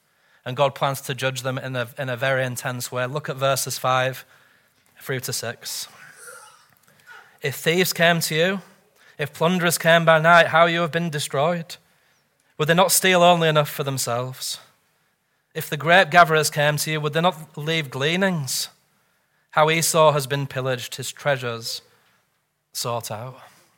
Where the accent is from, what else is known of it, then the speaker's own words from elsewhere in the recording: England, United Kingdom; I'm from England, but it prefers to be known as Great Britain, doesn't it?